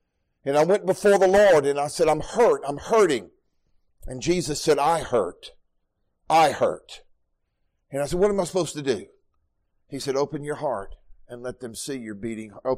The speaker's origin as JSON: {"language": "English", "town": "Dallas", "region": "Texas", "country": "United States", "tie": "born or raised there", "also_born_or_lived": "Mississippi", "said": "And until we moved to Mississippi, I never knew anything about poverty. Everybody I grew up with in Dallas was wealthy."}